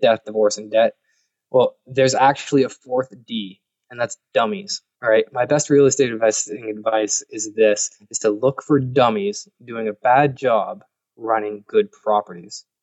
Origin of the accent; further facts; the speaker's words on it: Canada; I said, "Yeah, I'm Canadian military, though, not U.S."